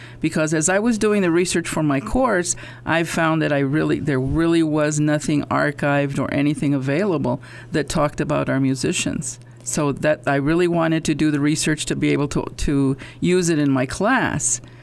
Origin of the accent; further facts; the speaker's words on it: Silver City, New Mexico, United States; born there; I was born in Silver City, and I have been a professor at Western for 23 years.